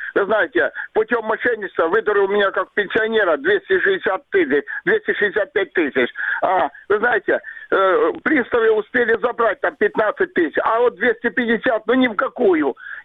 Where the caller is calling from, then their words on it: Crimea, Ukraine; Я с Крыма звоню вам.